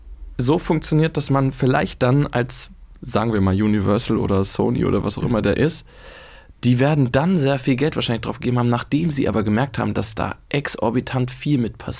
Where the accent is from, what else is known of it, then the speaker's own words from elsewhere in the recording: Bad Oeynhausen, North Rhine-Westphalia, Germany; Ich komme ja da aus der Region in Bad Oeynhausen. Das ist ein Dorf weiter.